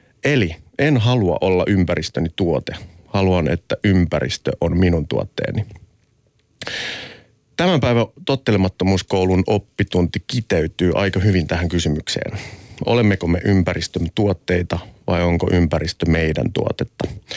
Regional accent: Hyvinkää, Uusimaa, Finland; kyllähän me pienenä poikina yritettiin Hyvinkäälläkin, kun ramppia haluttiin rakentaa

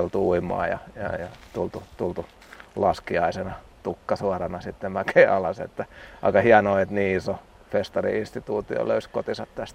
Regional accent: Lahti, Päijänne Tavastia, Finland; se oli sitten vielä vanhoilla kotikulmilla

